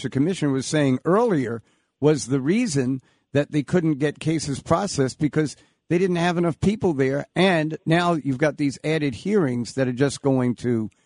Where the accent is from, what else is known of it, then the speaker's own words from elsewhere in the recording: Long Island, New York, United States; I grew up in Long Island.